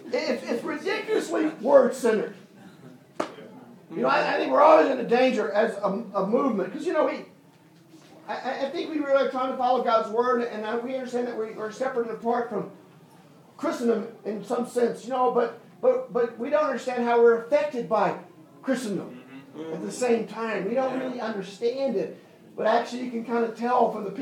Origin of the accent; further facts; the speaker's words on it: United States; now in Australia; You know, I come from the United States. Whether you do it or not, my accent. I come from the United States. I am a naturalized Australian citizen, of course.